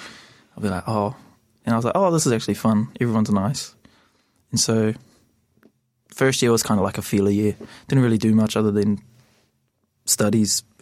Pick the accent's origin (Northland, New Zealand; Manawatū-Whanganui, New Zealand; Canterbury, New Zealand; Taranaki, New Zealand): Manawatū-Whanganui, New Zealand; Palmerston North; I'm Māori. I come from Ruatoki in Ruatoria. But I grew up in Palmerston North. Shout out to Palmerston North.